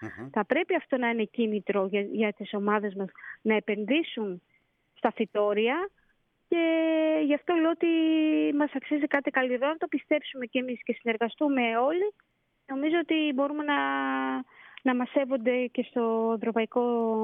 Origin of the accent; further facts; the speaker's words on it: Greece; Ότι το αξίζουμε σαν Έλληνες.